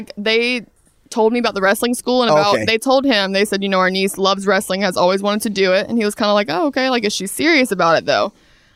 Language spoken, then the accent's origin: English; Brunswick, Georgia, United States; There were no schools around where I'm from. I'm from Brunswick, Georgia, South Georgia.